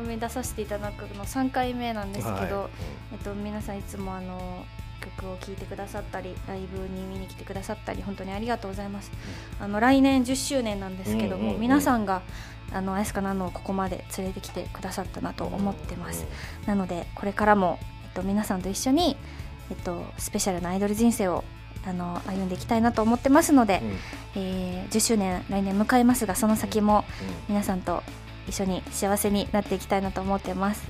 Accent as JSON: {"language": "Japanese", "region": "Osaka", "country": "Japan", "tie": "born or raised there", "said": "大阪、地元大阪"}